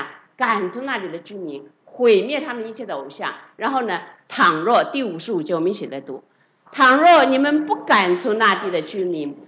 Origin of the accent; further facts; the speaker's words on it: China; 你知道我们中国人有一句话哈，怎么讲？三十年河东，三十年河西，是不是？